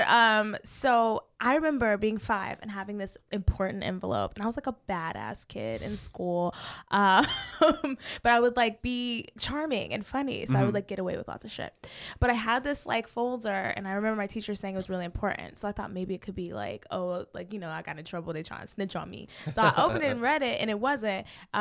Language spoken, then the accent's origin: English; Kemp, Texas, United States; So all like kind of North Texas, but like outside in the southern town called Kemp. which is super duper small.